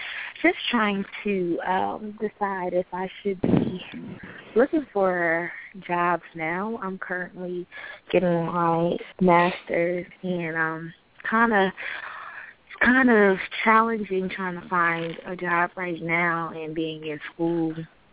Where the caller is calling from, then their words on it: Atlanta, Georgia, United States; I'm calling from Atlanta.